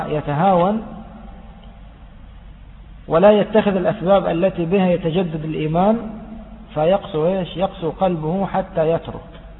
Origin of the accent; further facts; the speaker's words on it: Egypt; يعني عندنا في مصر في خاصة في الصعيد